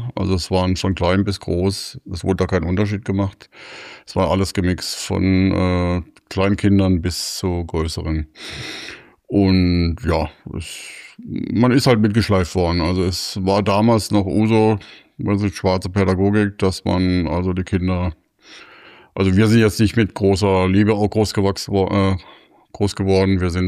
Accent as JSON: {"language": "German", "region": "Baden-Württemberg", "country": "Germany", "tie": "born or raised there", "said": "ich komme aus Emmendingen, das ist in der Nähe von Freiburg. Aufgewachsen bin ich aber in Eugenschwick. Da bin ich mit knapp 2 Jahren in ein Kinderheim, auch der Nonnen der göttlichen Vorsehung, gekommen."}